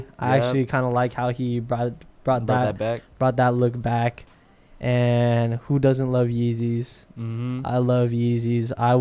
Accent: Sacramento, California, United States; So remember when I told you earlier that I come from Sacramento and the way people dress there

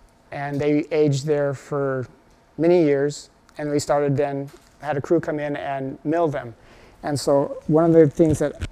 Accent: Oregon, United States; I'm from Oregon, so I think of Cascades.

